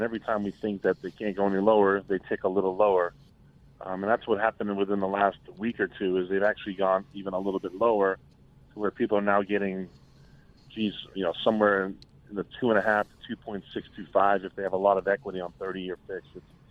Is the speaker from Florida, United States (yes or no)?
no; Massachusetts, United States; I'm from Massachusetts, so I lend there as well.